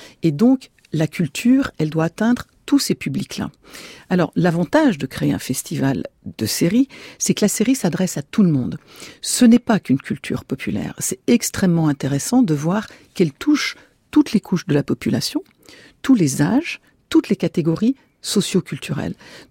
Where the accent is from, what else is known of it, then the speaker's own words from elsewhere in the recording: Nancy, Grand Est, France; j'étais pas parisienne, mais que moi je venais de Nancy, donc le climat froid et pluvieux, je connaissais